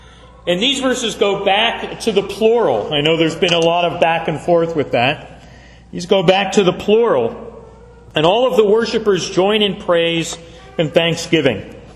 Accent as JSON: {"language": "English", "town": "Wilkinsburg", "region": "Pennsylvania", "country": "United States", "tie": "born or raised there", "said": "This often makes me think of when I was growing up in Wilkinsburg. There was a brick factory over the hill behind our house."}